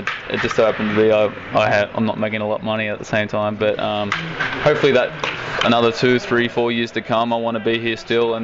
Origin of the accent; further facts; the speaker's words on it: Sydney, New South Wales, Australia; He's another Sydney guy that outfielder, left-hand bat that I kind of looked up to growing up